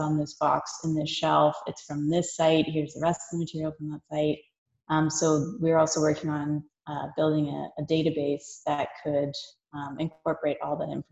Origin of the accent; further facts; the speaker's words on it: Peterborough, Ontario, Canada; which is my hometown, is Peterborough, Ontario.